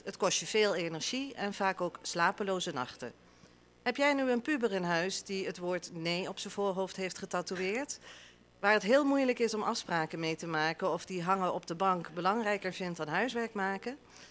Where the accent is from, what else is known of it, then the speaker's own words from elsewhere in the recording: Amsterdam, North Holland, Netherlands; born there; moved away; Ik ben van geboorte, kom ik uit Amsterdam.